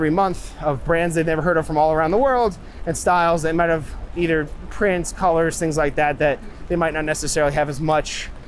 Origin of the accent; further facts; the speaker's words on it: Oradell, New Jersey, United States; born there; I was born in New Jersey in like Bergen County, so not too...